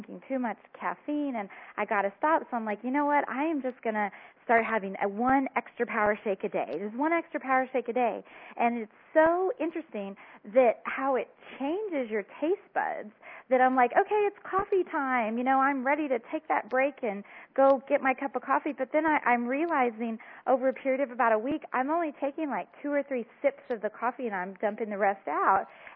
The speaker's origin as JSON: {"language": "English", "region": "Texas", "country": "United States", "said": "I love sugar, and I'm from Texas, and dessert comes with every meal, and it's just"}